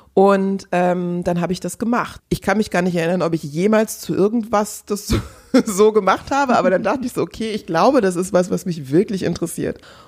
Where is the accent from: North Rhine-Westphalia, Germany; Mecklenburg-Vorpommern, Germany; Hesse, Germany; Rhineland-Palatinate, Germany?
Hesse, Germany; also ich bin im Frankfurter Umland groß geworden